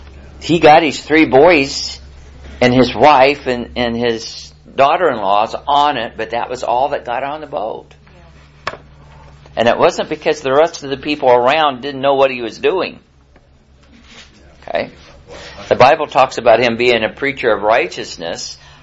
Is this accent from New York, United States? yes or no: no; Missouri, United States; I'm from Missouri. You got to show me stuff, you know.